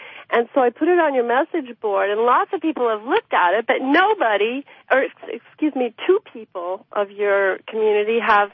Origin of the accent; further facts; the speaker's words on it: United States; now in France; Sorry, back to the USA. I'm an American.